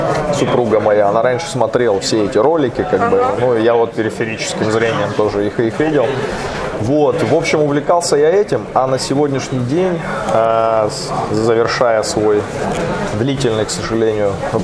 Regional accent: Chelyabinsk, Chelyabinsk Oblast, Russia; а я, собственно, из Челябинска

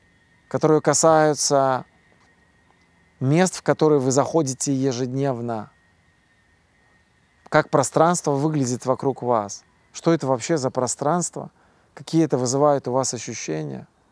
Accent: Minsk, Belarus; moved away as an adult; also born or lived in Moscow; now in California, United States; я в тот момент времени жил в Москве, я сам из Минска, и в 2010 году мы переехали с семьей в Москву, сейчас мы живем в США, в Калифорнии, чуть южнее Сан-Франциско

